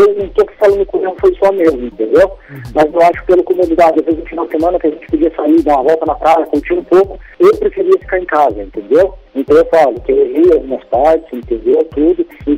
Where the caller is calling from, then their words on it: Curitiba, Paraná, Brazil; Eu falo de Curitiba